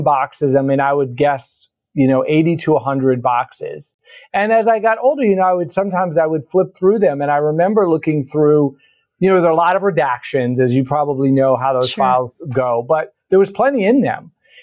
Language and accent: English; Atlanta, Georgia, United States; she realized that Atlanta, she thought, was a great place for us to grow up. If we were raised in Atlanta, we would sort of almost by definition be kind of embedded in a Black community in a majority Black city.